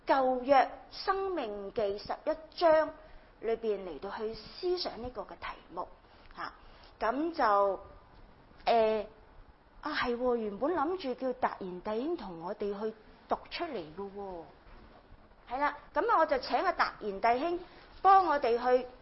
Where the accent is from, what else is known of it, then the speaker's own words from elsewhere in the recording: China; 琴先嗰五福咧就係我哋中國人通常都係我哋五福臨門啦